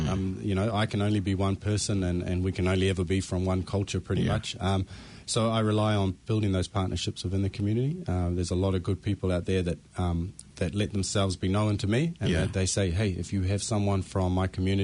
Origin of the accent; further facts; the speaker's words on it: New Zealand; I grew up in New Zealand and I went to school here